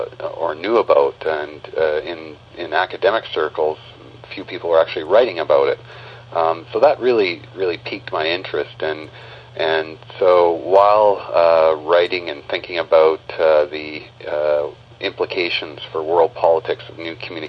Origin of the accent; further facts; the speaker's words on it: Vancouver, British Columbia, Canada; I grew up in Vancouver and did my PhD in the Department of Political Science at the University of British Columbia.